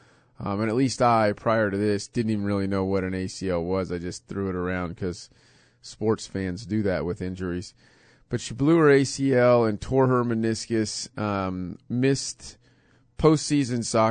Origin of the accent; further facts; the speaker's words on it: Hutchinson, Kansas, United States; my dad has been the chief of police in Hutchinson, Kansas, my hometown here, since 1992